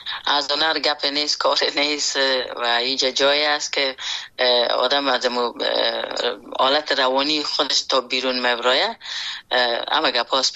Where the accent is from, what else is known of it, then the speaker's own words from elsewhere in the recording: Afghanistan; moved away; وقتی که ما در بیرون از افغانستان آمدم